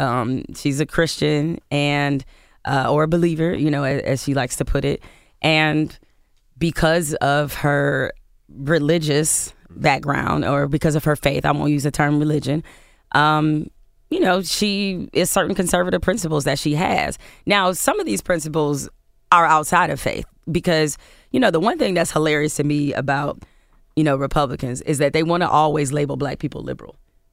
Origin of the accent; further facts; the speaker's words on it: Detroit, Michigan, United States; But I was so glad to have had that experience of growing up in Detroit because that allowed me to always have pride in my identity